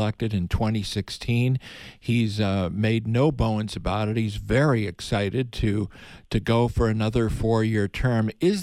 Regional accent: Chicago, Illinois, United States; And I think this goes back to my days growing up in Chicago and with the leaves turning.

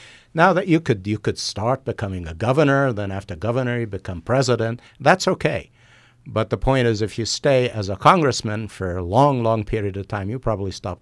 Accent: Iraq; now in Oro Valley, United States; I moved to Oro Valley in 2003. And in 2004, we had just occupied Iraq, and I'm originally from Iraq.

